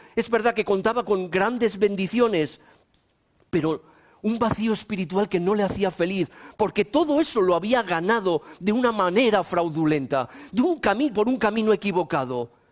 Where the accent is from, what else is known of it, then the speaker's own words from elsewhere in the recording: Valladolid, Castile and León, Spain; tuve la oportunidad de volver a mi ciudad natal, Valladolid